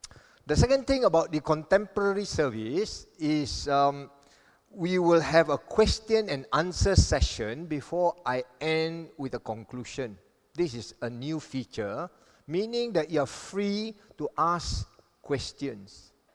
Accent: Kelantan, Malaysia; When I was growing up in the East Coast in Kelantan, I had this personal dilemma

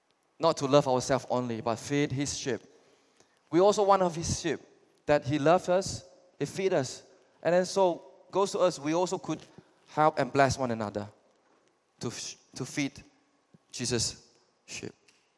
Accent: Cebu, Central Visayas, Philippines; now in Kuching, Malaysia; I'm a Methodist background. I'm Wuchune, any Wuchune, Cebu. Yeah, I'm from Cebu. I grew up there.

